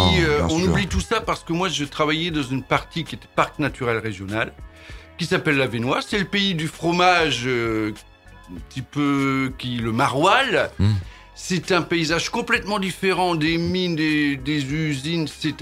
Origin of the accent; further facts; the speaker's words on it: Hauts-de-France, France; now in Évreux, France; Moi, je viens du Nord.